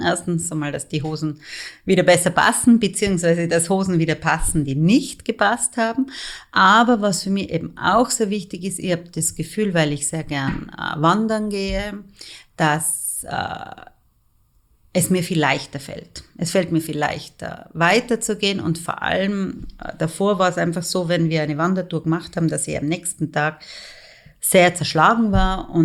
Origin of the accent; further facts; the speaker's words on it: Vorarlberg, Austria; Ich komme aus Vorarlberg, bin ungefähr 50 Jahre alt